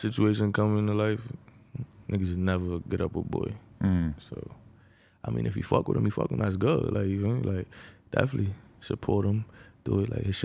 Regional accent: New York, United States; No offense to … but, you know, I'm from New York. I don't even know no

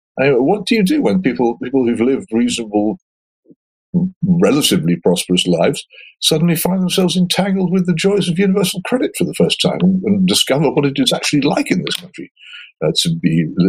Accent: Oxford, South East England, United Kingdom; I look around my hometown of Oxford now, and I tremble for all the small businesses.

